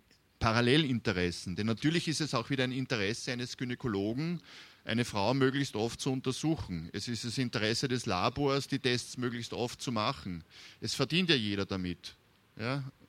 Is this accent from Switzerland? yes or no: no; Austria; Da ist in Österreich zum Beispiel, in der Nähe, wo ich herkomme